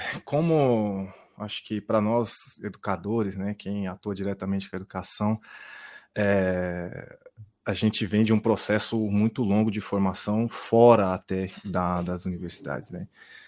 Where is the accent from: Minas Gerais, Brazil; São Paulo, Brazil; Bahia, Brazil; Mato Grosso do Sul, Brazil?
São Paulo, Brazil; Eu nasci na Quebrada, na Zona Sul de São Paulo, extremo sul de São Paulo, Campo Limpo.